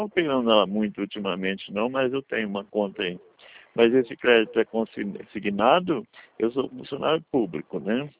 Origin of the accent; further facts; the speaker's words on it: São Paulo, Brazil; Eu sou do estado de São Paulo.